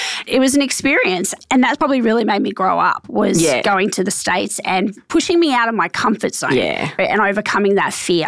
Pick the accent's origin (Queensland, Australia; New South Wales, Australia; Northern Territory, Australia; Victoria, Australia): Queensland, Australia; Brisbane; moved away; You know, born and bred in Brisbane.